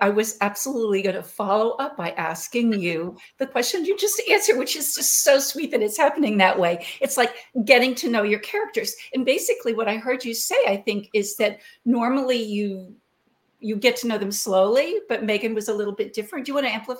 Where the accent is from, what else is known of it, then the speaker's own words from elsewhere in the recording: Texas, United States; now in New England, United States; You know, I grew up in Texas. I live in New England now